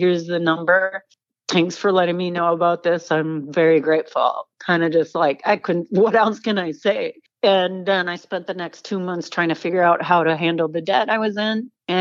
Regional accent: California, United States; I'm that lady from California. I'm also a divorced mom of a kid.

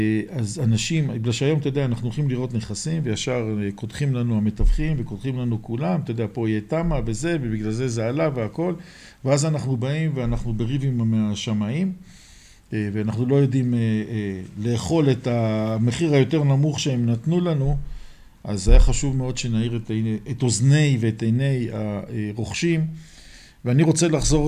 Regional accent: Jerusalem, Jerusalem District, Israel; אנחנו ירושלמים, כמו תל אביבים, רוצים לנסוע בעיר

